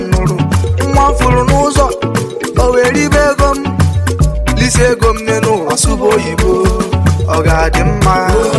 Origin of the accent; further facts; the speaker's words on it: Nigeria; I'm a Nigerian